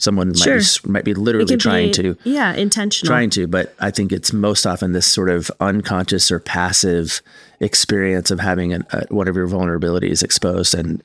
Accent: England, United Kingdom; I don't really like the sound of the word as an English guy.

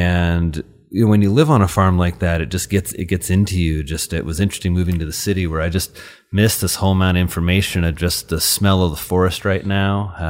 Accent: Indiana, United States; I mean, I grew up, my parents, when I was 6, moved to really, really rural Indiana. So I grew up in Crawford County, which is just...

